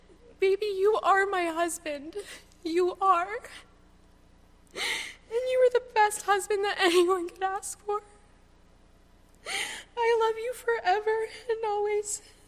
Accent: Newfoundland and Labrador, Canada; He knew how much I loved the ocean as I grew up in Newfoundland.

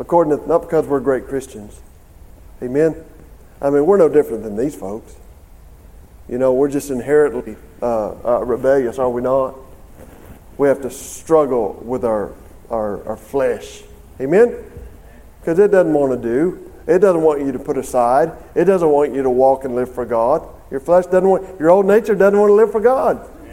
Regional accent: Alabama, United States; I like to tell my church, yeah, I'm from Alabama, so I talk like me from Alabama, right?

